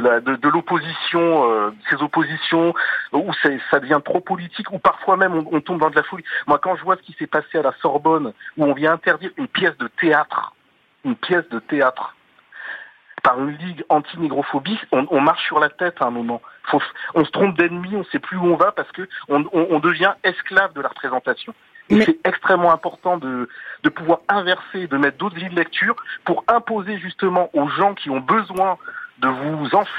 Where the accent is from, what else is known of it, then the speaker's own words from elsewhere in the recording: Hauts-de-France, France; moi je suis ch'ti, moi je suis d'ici et tout.